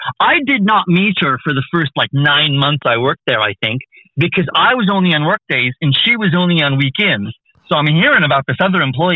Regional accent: Newport Beach, California, United States; born there; Yeah, I was born in California in Newport Beach.

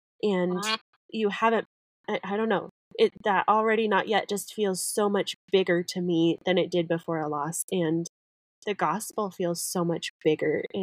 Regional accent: Colorado, United States; And I grew up in Colorado. I get that first snow thing.

